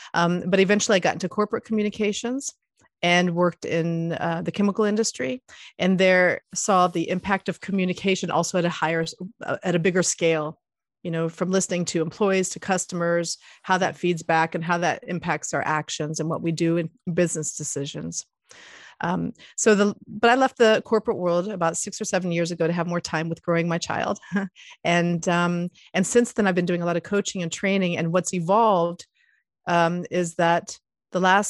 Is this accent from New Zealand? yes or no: no; Puerto Rico; I was born in Puerto Rico and I grew up camping on the beach.